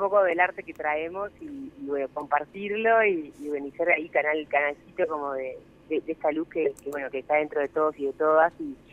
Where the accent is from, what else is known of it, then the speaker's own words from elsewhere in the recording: Canelones, Uruguay; pero los demás y las demás somos de Canelones.